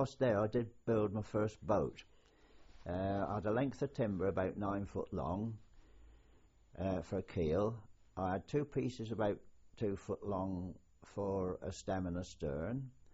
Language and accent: English; Andover, South East England, United Kingdom; also born or lived in Kingston, Portsmouth; I was brought up until the age of 12 by my grandparents at Andover in Hampshire.